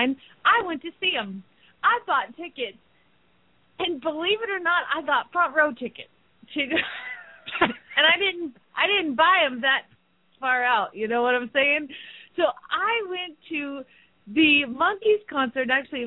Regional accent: Phoenix, Arizona, United States; from Phoenix, Arizona

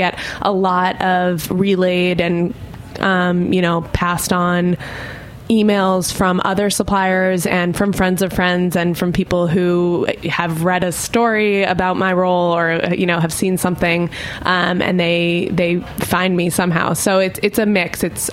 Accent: Connecticut, United States; I started working at a summer stand in my hometown in Connecticut

